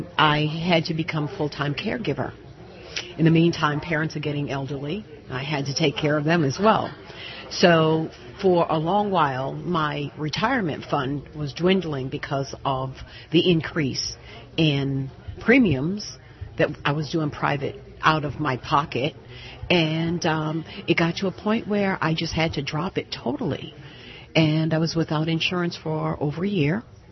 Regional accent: Stone Mountain, Georgia, United States; Stone Mountain, Georgia.

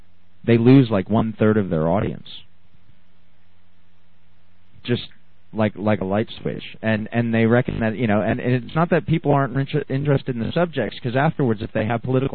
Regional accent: United States; I'm an American living overseas, and I'm just embarrassed.

